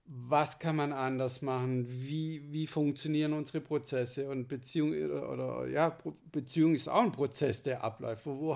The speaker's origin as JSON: {"language": "German", "country": "Germany", "tie": "born or raised there", "said": "Wir sind hier vor allem in Deutschland nicht wirklich aufgewachsen mit einer Fehlerkultur."}